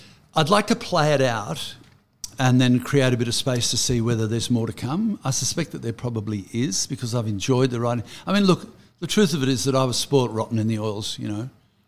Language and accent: English; Australia; But yeah, hey, I'm an Aussie artist and I care about it a lot.